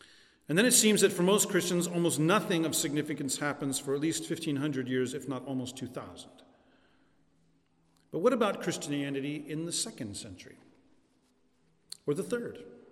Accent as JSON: {"language": "English", "region": "North Carolina", "country": "United States", "said": "I know, I'm in Georgia, but I'm also from North Carolina, so I have no problem drinking Pepsi."}